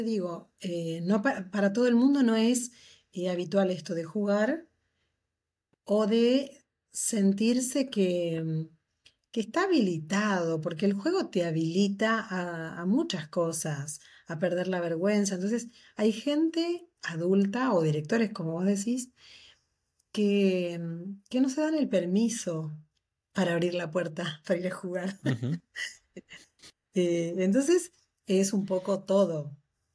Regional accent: Adicora, Falcón, Venezuela; yo soy de Adicora

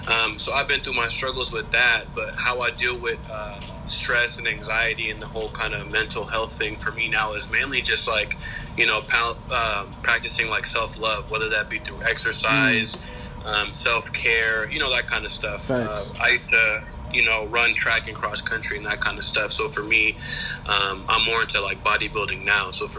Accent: Seattle, Washington, United States; I'm from Seattle.

